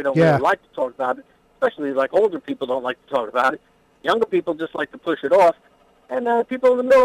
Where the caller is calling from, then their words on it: Medford, New York, United States; I'm calling from Medford.